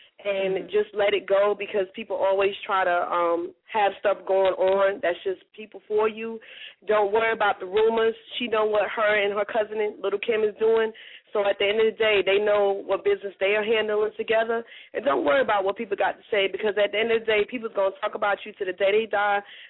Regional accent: Queens, New York, United States; I'm from New York. I'm from Queens, New York, too.

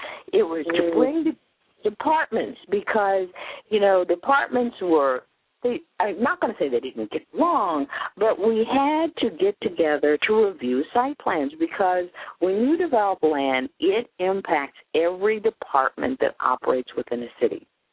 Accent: Alton, Illinois, United States; moved away as an adult; also born or lived in Atlanta / Orlando; now in Florida, United States; Well, originally I'm from Alton, Illinois, and came to Florida 25 years ago by way of Atlanta, which is where I got my master's degree in land use planning.

